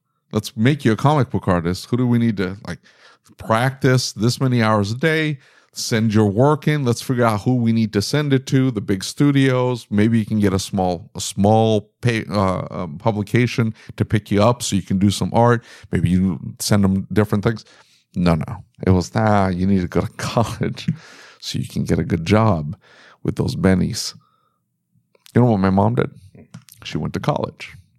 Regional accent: Northeast, United States; So I'm from the Northeast, right?

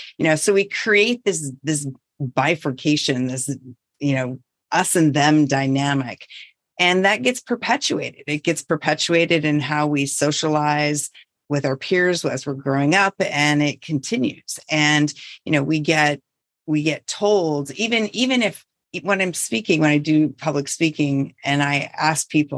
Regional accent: Montana, United States; So I'm born and raised in North Central Montana from a tiny farming and ranching community. So I'm a country girl at heart.

